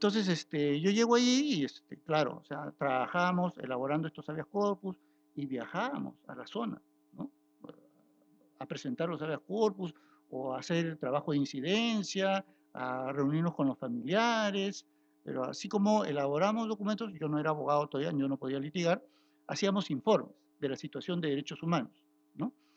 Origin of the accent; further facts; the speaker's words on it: Lima, Peru; y eso que uno era limeño, solo, decías que como limeño no te puede pasar cosas en la sierra